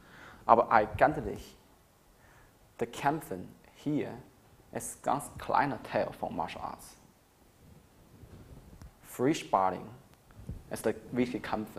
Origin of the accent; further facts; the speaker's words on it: China; German is a second language; now in Bayreuth, Germany; Ich komme aus China. Ich promoviere in Bayreuth Uni.